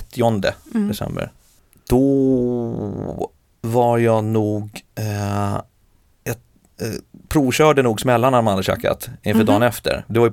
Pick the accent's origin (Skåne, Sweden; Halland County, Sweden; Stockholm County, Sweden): Stockholm County, Sweden; Hägersten; Jag är född i Hägersten. Alltså uppväxt i Hägersten.